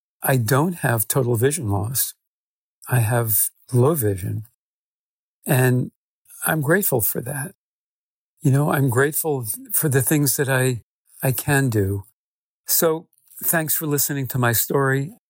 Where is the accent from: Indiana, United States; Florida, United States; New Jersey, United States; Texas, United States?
New Jersey, United States; Princeton Junction; I'm from Princeton Junction, New Jersey.